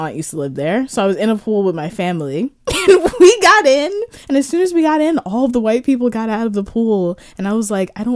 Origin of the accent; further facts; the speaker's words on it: Jamaica; Yeah, and you would think, hey, we're all Jamaican here. We love mangoes